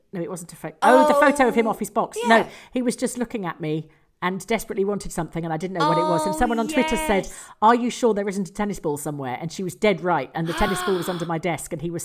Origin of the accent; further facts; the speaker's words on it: Scotland, United Kingdom; I am from Scotland.